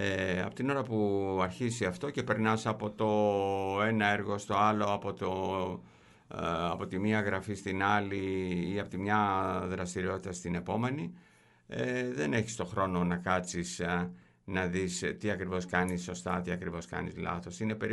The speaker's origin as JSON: {"language": "Greek", "town": "Kilkis", "region": "Central Macedonia", "country": "Greece", "tie": "born or raised there", "said": "Εγώ τα παιδικά μου χρόνια τα έζησα στο Κιλκής."}